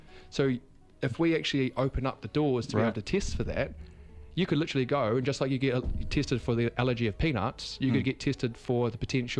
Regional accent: Invercargill, Southland, New Zealand; I don't come from some like hippie family. I'm from Invercargill, conservative mum, religious, went to Catholic school my whole life.

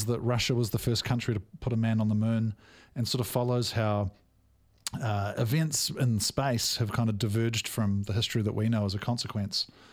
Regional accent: New Zealand; one of the true joys of this show as a Kiwi is watching the two leads, both being New Zealanders

